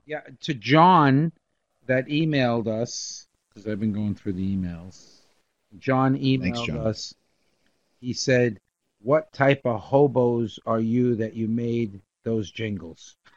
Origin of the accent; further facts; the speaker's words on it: New York, United States; we grew up in New York.